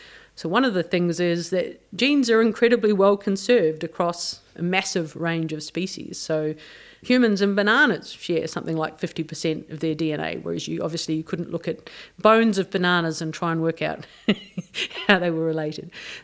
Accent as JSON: {"language": "English", "country": "New Zealand", "said": "So you might be able to detect from my accent that I'm from New Zealand originally."}